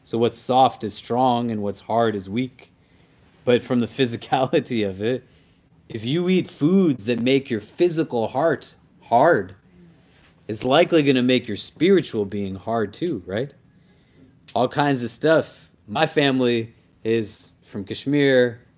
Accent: New Jersey, United States; born there; I'm from the United States. I was born in New Jersey.

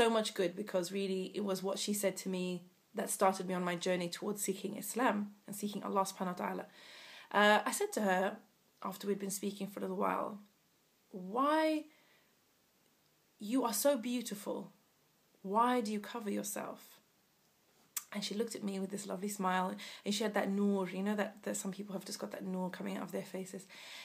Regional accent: Zimbabwe; moved away as an adult; also born or lived in Leeds, United Kingdom / Ethiopia; Born in Leeds and spent 2 years there and then went to Ethiopia and then spent the rest of my childhood up until the age of 18 in a country called Zimbabwe, and that's where I did my schooling.

